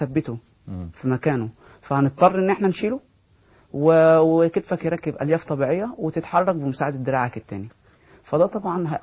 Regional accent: Egypt

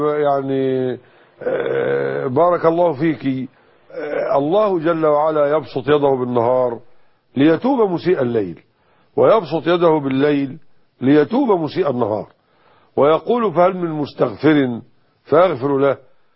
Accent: Egypt

